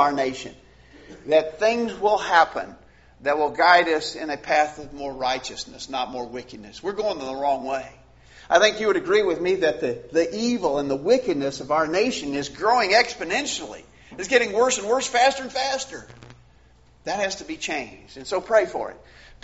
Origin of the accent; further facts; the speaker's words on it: Columbia, Tennessee, United States; I may not be able to do anything in my hometown of Columbia, Tennessee